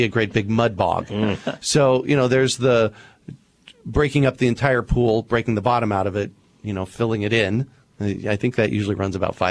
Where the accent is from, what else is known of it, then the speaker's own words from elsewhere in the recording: Phoenix, Arizona, United States; I grew up here in Phoenix on a flood irrigated property.